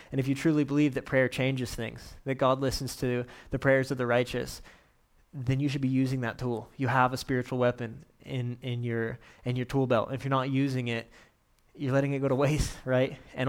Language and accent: English; St. George, Utah, United States; They don't know that we're from St. George, Utah, and yet these kids' lives, and I would say even eternities, have been impacted